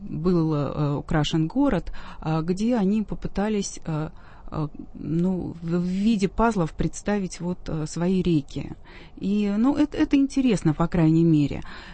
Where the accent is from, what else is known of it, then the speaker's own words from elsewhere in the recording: Moscow, Russia; мы москвичи, мы вышли показать друг другу, как мы друг друга любим, как мы любим свой город.